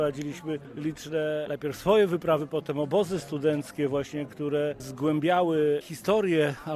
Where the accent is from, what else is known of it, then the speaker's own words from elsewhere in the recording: Lublin, Lublin Voivodeship, Poland; My pochodzimy z Lublina, fascynujemy się Karpatami